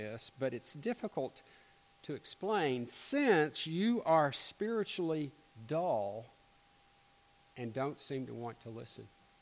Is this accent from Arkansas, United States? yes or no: yes; Little Rock, Arkansas, United States; growing up in Little Rock and the church I grew up in.